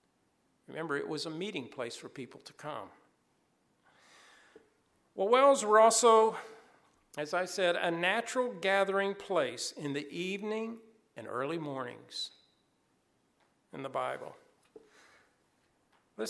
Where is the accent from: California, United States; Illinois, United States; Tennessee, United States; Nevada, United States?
Tennessee, United States; I've tasted it as a kid growing up in Tennessee.